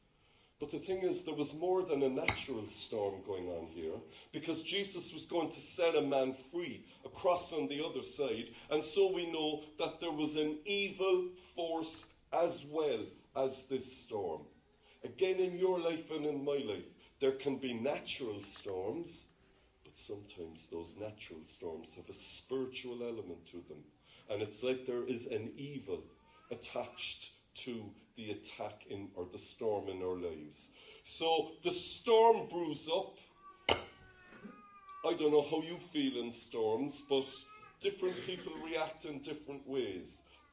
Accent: Cork, Munster, Ireland; I'm a Corkonian because I come from Cork.

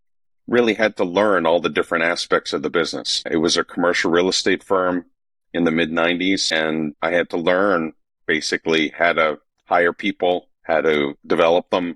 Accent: Northeast, United States; now in Atlanta, United States; I live in Atlanta. I've been here for 26 years. I'm originally from the Northeast. Nobody confuses me for a native Southerner.

